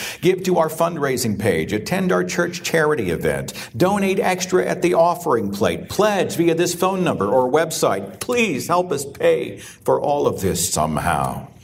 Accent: Bible Belt, United States; I'm from the Bible Belt. Guns are ubiquitous in the Bible Belt.

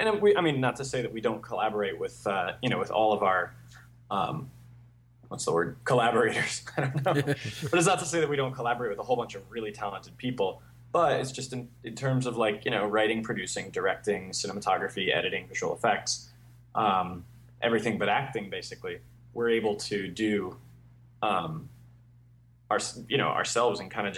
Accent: Florida, United States; And I was growing up in Florida.

